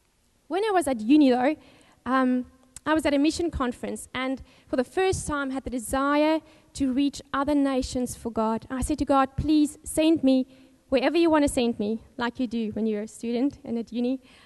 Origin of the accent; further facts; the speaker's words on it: Cape Town, Western Cape, South Africa; born there; English is a second language; I was born in Cape Town, South Africa, as you can hear from the accent. I was the youngest of three kids, the only daughter of the family, so grew up very protected. We went to a Pentecostal church